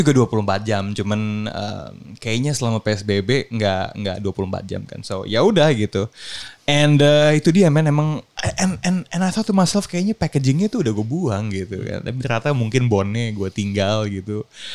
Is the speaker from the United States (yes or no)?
yes; United States; Gue dulu waktu kecil di US ya, memang lebih leluasa di sini sih sebenarnya.